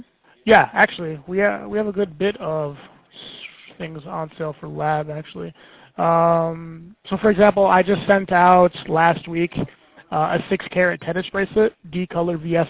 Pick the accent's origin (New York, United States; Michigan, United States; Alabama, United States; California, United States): New York, United States; I've lived here my whole life. I can catch a New York accent anywhere.